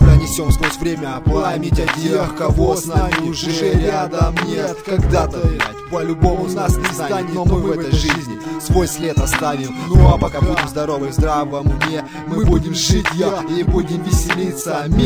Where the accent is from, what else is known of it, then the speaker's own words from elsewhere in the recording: Siberia, Russia; now in Frankfurt am Main, Germany; я родом из Сибири. Теперь я здесь, в Германии проживаю. Хессен, земля, Франкфурт am Main.